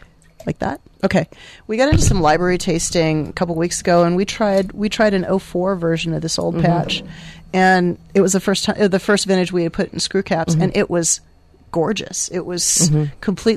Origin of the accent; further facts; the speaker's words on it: California, United States; I am from Southern California. You said the. I did. I'm like totally from the San Fernando Valley, you know? And I've been here for like 35 years.